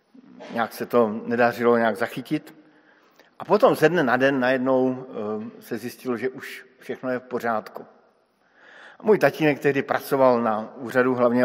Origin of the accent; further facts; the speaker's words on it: Brno, South Moravian Region, Czechia; Vyrůstal jsem v Brně a celé Brno pije vodu z řeky Svratky, která protýká tou řekou.